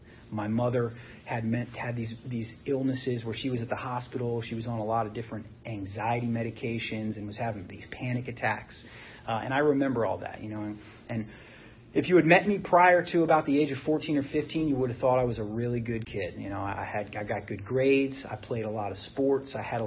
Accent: Rockville, Maryland, United States; So I grew up, I still live in Montgomery County, Maryland. I grew up in Rockville, if anybody's familiar with that area up there.

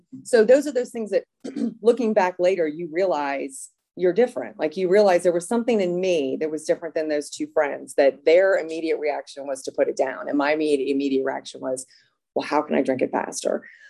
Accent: Virginia, United States; But I grew up in Northern Virginia, not far from here, and most of my life.

